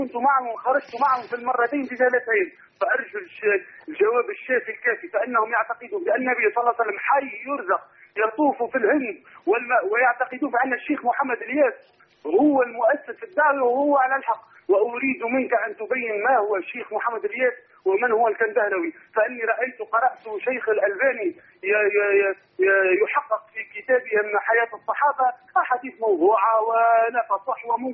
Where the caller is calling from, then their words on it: Tunisia; لدي سؤال، عندنا في تونس